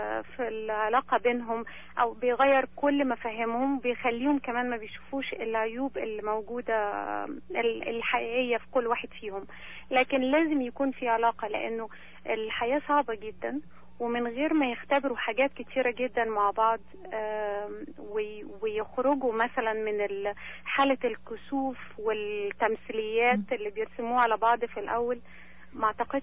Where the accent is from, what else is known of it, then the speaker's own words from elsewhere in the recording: Egypt; انا مصريه واتولدت وعشت في مصر وانا هربي بنتي بالطريقه دي